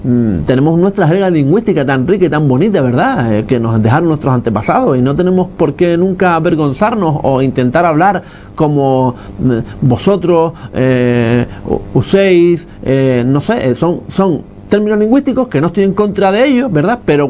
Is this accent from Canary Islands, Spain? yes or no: yes; Canary Islands, Spain; Porque somos nosotros, porque somos de Fuerteventura, Lanzarote.